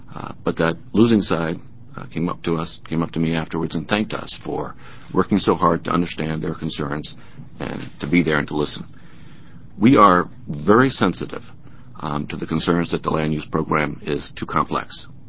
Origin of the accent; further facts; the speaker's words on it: Eugene, Oregon, United States; I am from Eugene.